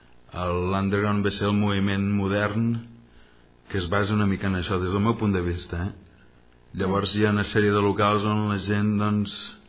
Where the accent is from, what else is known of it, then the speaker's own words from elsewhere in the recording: Sarral, Catalonia, Spain; jo vaig néixer a Sarral. Jo sóc de poble, que passi que dels 20 als 30 me'ls he passat visquent en grans ciutats europees, americanes, inclús he estat a la Índia també.